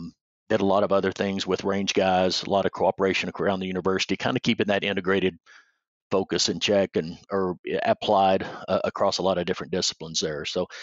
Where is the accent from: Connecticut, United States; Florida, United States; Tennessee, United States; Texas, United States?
Texas, United States; now in Colorado, United States; Sure. Yeah, I grew up in Texas, managed a ranch on the border for a time, and then went to grad school at Texas A&M. But yeah, native Texan.